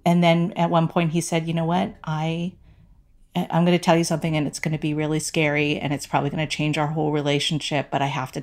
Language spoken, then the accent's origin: English; Amherst, Massachusetts, United States; now in Virginia, United States; being a travel agent meant that I could go back to my hometown of Amherst, and I could move up in status at a smaller place. So I became a manager of the campus travel agency at the university that I went to, at UMass.